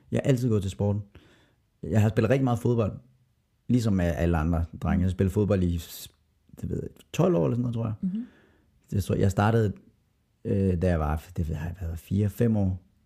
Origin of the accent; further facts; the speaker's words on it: Skive, Central Denmark Region, Denmark; moved away as an adult; now in Copenhagen, Denmark; oprindeligt så kommer jeg fra Jylland, faktisk. Så er jeg vokset op lidt uden for Skive i Jylland, så mellem Skive og Viborg. Men nu har jeg boet i København i 12 år. Jeg flyttede herover umiddelbart efter gymnasiet.